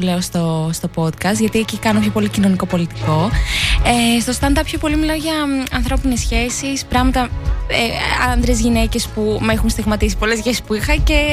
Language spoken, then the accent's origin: Greek; Edessa, Central Macedonia, Greece; Είμαι από την Έδεσα, ναι. Μεγάλωσα εκεί, σπούδασα στη Θεσσαλονίκη. Έκανα και την άσκησή μου εκεί νομικά. Και ήρθα εδώ να εργαστώ.